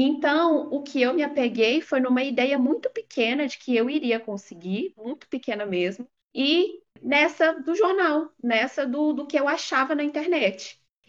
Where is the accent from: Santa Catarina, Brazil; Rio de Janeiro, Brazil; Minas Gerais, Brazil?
Minas Gerais, Brazil; Belo Horizonte; Eu sou de Belo Horizonte, Minas Gerais, e a minha família também é de lá.